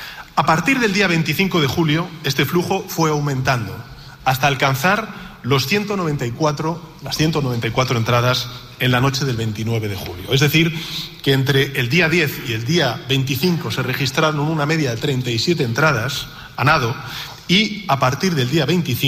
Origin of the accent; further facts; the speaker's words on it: Spain; como presidente del Gobierno de España y como ciudadano español afirmo que hicieron lo correcto